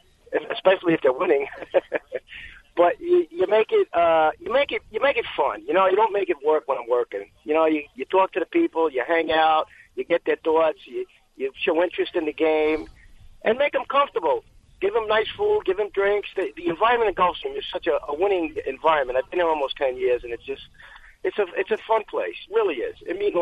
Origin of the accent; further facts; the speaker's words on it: Brooklyn, New York, United States; The Brooklyn Boy Stables from Brooklyn, my hometown